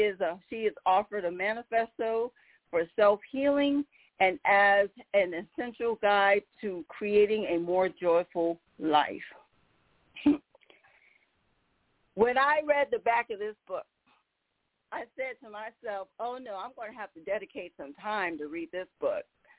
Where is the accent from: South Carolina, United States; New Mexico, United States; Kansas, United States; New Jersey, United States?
South Carolina, United States; She hails from, she's a local because I'm from South Carolina